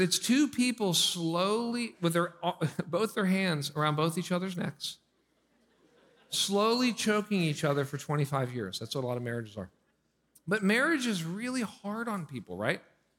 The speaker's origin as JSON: {"language": "English", "town": "Pittsburgh", "region": "Pennsylvania", "country": "United States", "said": "I'm from Pittsburgh, so these are like some hot, humid summers down here."}